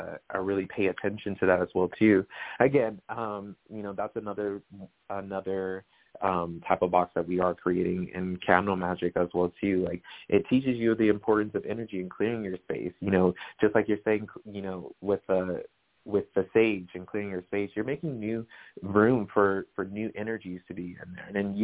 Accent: Riverside, California, United States; now in Las Vegas, United States; So I'm in Nevada, Las Vegas.

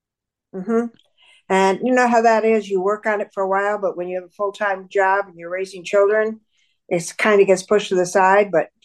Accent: Syracuse, New York, United States; her story of growing up in Syracuse, New York, which is where I was from.

